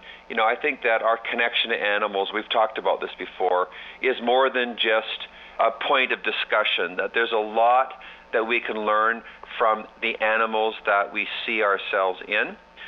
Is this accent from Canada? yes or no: yes; Canada; I've never heard of it as a Canadian